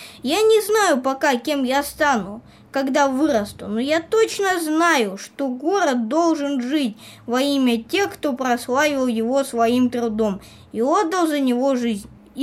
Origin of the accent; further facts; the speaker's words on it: Prokopyevsk, Kemerovo Oblast, Russia; У моего родного города не очень долгая жизнь. Всего 75 лет. Но она богата людьми и событиями. Прокопьевск называют черной жемчужиной Кузбасс.